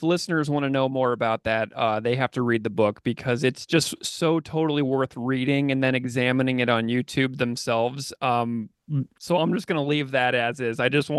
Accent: St. Louis, Missouri, United States; because I loved his work growing up in St. Louis.

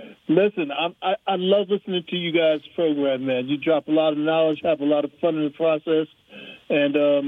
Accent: New York, United States; now in Germany; You know, I'm from New York.

